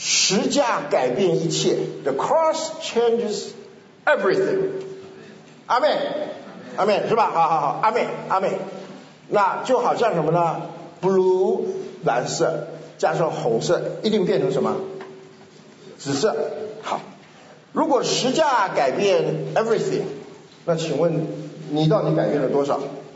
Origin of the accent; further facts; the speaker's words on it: Taiwan; moved away as an adult; now in United States; 我是台湾长大，我是78年到美国